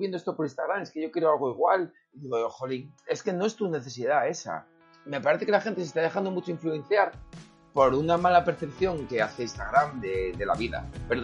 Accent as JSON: {"language": "Spanish", "region": "Asturias", "country": "Spain", "said": "Bueno, de la grandísima patria de Asturias. Firme defensor de Asturias."}